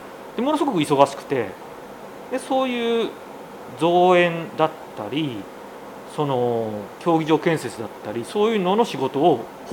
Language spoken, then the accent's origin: Japanese; Tokamachi, Niigata, Japan; 僕富山出身じゃなくて新潟の十日町っていうと出身で、うちが農家だったんですよ。で専業農家で米の専業やってまして、で地元の農業高校を出て